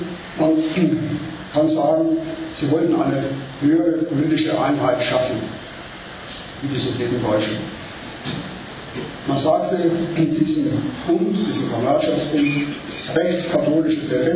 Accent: Nassau, Germany; Und ich komme aus Nassau, nördlich von Frankfurt.

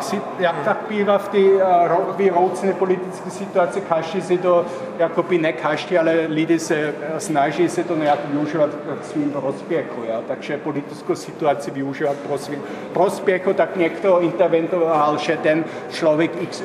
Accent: Lower Austria, Austria; U nás v Dolní Rakousku a v severní části Horního Rakouska byli Rusové nebo Sovětský svaz.

